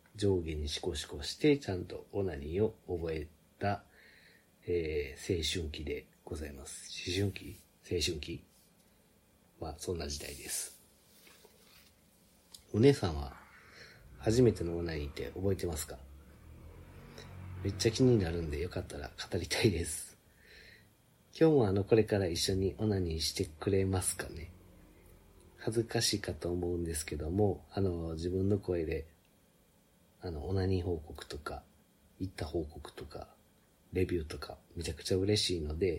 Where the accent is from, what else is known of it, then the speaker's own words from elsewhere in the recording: Osaka, Japan; accent: Kansai; 大阪生まれ大阪育ちでバリバリの関西人の … 。今は敬語なので、標準語に近い感じかなと思うんですけども、まあ、タメ口になるとバリバリ関西弁になるんで